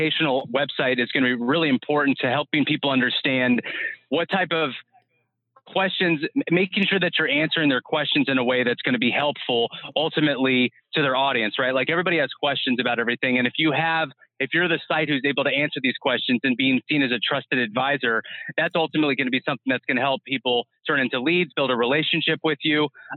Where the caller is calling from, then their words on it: Modesto, California, United States; Yeah, so I'm dialing in from Modesto, California.